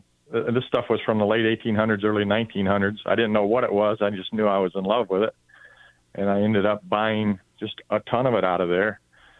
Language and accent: English; Leslie, Michigan, United States; I grew up in Leslie, which Not everyone knows where Leslie is, just 30 miles south of Lansing. But having lived there my whole life